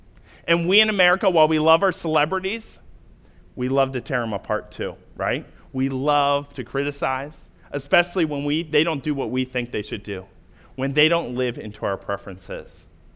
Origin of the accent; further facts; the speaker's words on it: Maryland, United States; Now, I grew up in Baltimore County right around the time Cal Ripken played baseball.